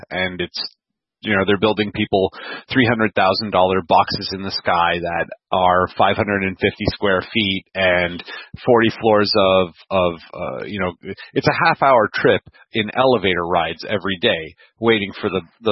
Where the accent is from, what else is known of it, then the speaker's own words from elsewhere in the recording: Toronto, Ontario, Canada; like many of us in the GTA, but come from an Italian background. But yes, born and raised here in Etobicoke, actually.